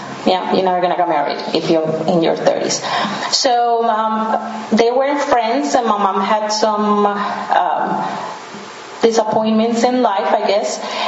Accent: Colombia; now in United States; So I'm from Colombia, South America. I've been here in the United States for about 7 years.

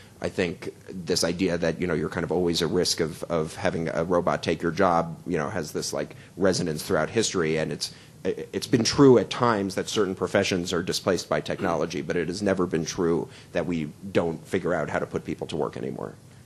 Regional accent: New Jersey, United States; I mean, I know, maybe that's actually because I'm from New Jersey, I get very impatient in cars

